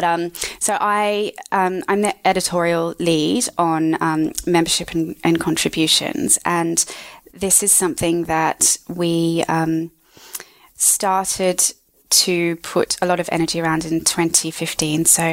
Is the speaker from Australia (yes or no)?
yes; Australia; I am from Australia